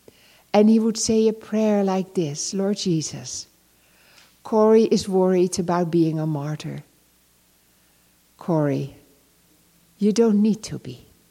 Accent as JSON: {"language": "English", "country": "Netherlands", "said": "So I said to him, Oh, hey, I'm from Holland. That's always good to say."}